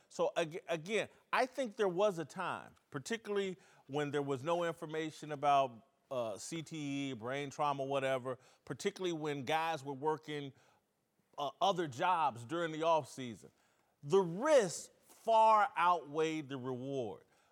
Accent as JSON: {"language": "English", "town": "Indianapolis", "region": "Indiana", "country": "United States", "said": "I'm a Colts. I'm from Indianapolis."}